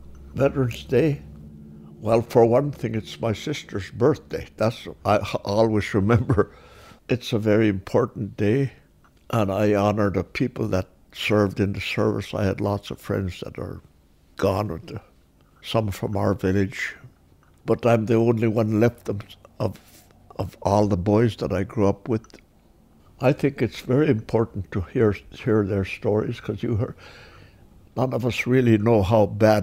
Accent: Akiak, Alaska, United States; moved away as an adult; I was born in 1928. I was born in Akyak. I was 18 years old when I left here. I'd never been any place. The biggest town I ever was in was Bethel.

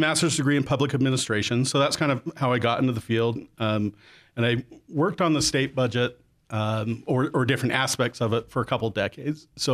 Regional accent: Taylorsville, Utah, United States; Yep, I did grow up here in Utah. Grew up in Taylorsville, Utah.

